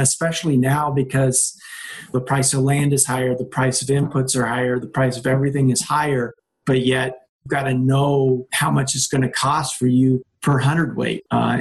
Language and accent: English; Wisconsin, United States; I'm being from Wisconsin, obviously seeing things firsthand is kind of eye-opening.